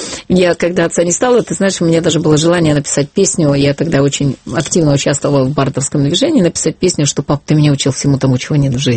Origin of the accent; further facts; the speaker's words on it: Ukraine; born there; у меня очень интересные русские корни … хотя я родилась на Украине, безумно люблю свою страну.